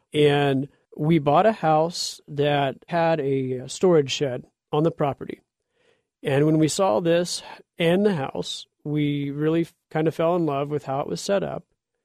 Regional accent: Midwest, United States; I grew up in the Midwest, and I compare it to some of the grain smell.

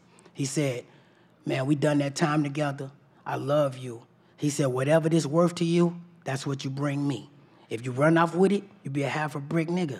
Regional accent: Chicago, Illinois, United States; He was a major drug dealer out of Detroit. I'm from Chicago.

